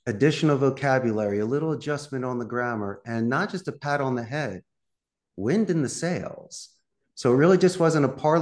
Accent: Philadelphia, Pennsylvania, United States; I'm originally from Northeast Philly.

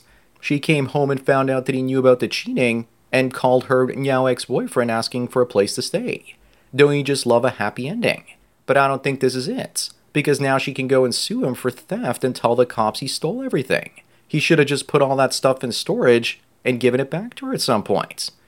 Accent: Canada; but I'm a Canadian and she's AI, so it would never work out.

